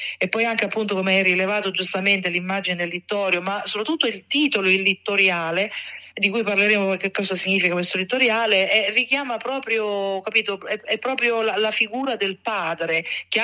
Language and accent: Italian; Sora, Lazio, Italy; born there; now in Novara, Italy; sono nata a Sora, quindi sono originaria della Ciociaria e da un po' di anni mi trovo a Novara